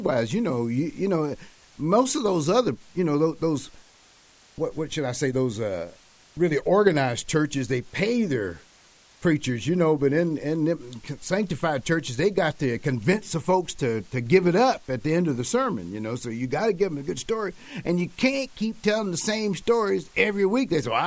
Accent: Knoxville, Tennessee, United States; coming from East Tennessee, I'm from right up there, nestled up next to the Smoky Mountains, and born and raised in Knoxville

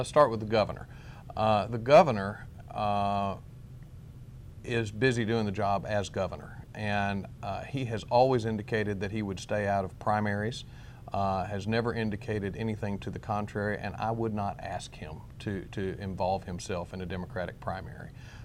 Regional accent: Arkansas, United States; I've made no secret about the idea that I was born in Arkansas. I've lived in Arkansas all my life.

